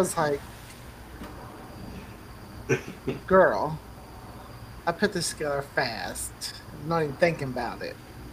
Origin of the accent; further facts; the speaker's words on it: the South, United States; But I'm from the South.